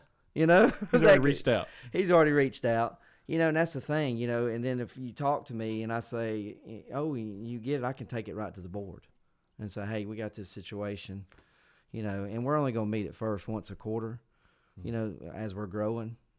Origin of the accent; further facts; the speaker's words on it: Douglasville, Georgia, United States; now in Carrollton, United States; Like I said, I came from Douglasville, but I moved out here about 7 years ago.